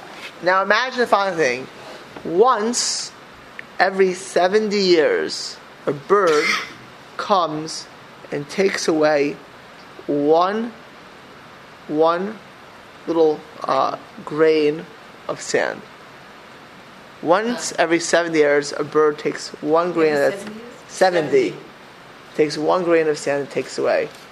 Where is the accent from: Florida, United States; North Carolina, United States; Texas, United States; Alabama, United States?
Florida, United States; Miami Beach; And I grew up in Miami Beach.